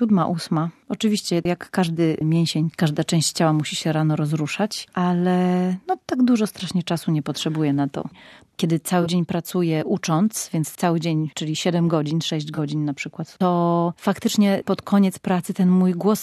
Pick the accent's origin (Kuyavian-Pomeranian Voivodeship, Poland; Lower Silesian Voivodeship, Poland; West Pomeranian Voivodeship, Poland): West Pomeranian Voivodeship, Poland; Szczecin; Tak, pochodzę ze Szczecina. Szczęśliwie w tym pięknym mieście się urodziłam i miałam możliwość wychowywać się, dorastać w rodzinie artystycznej, ponieważ mój tata jest aktorem. … szczeciński aktor Teatru Lalek Pleciuga